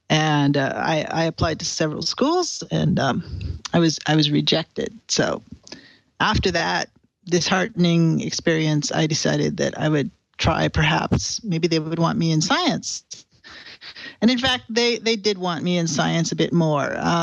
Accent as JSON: {"language": "English", "town": "Reno", "region": "Nevada", "country": "United States", "tie": "born or raised there", "said": "So, I grew up in Reno, Nevada, and I was mostly an art major"}